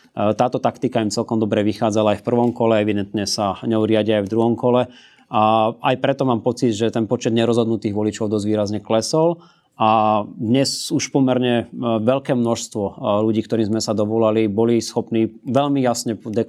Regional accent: Banská Bystrica, Banská Bystrica Region, Slovakia; No ja napríklad pochádzam z Banskej Bystrice

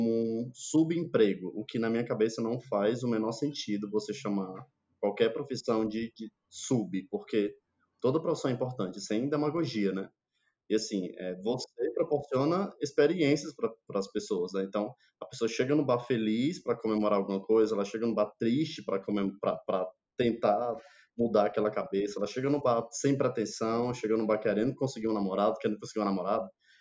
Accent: Ceará, Brazil; como cearense publicitário, eu vi o vídeo

